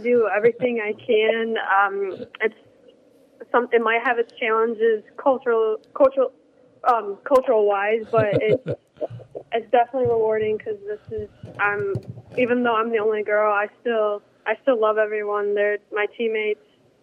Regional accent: Clinton, Michigan, United States; I'm actually from Clinton. Oh. I was born and raised there.

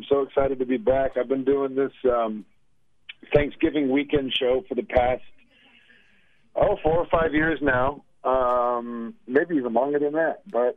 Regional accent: Springfield, Missouri, United States; Yes, sir. Born and raised in Springfield.

